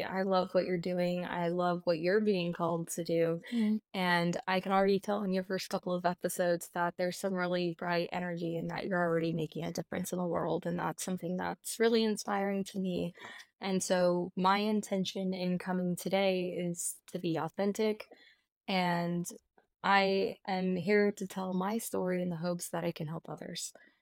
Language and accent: English; Midwest, United States; I'm going to be 37 this year, and I was born and raised in the Midwest to my parents who were very young.